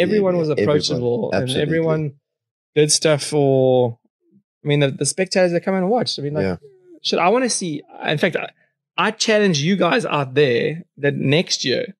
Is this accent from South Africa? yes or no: yes; South Africa; as a South African, the weather in London is just a nightmare